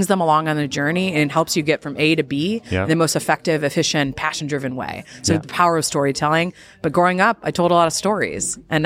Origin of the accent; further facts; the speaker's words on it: Iowa, United States; I'm originally from Iowa. Not a lot to do there all the time.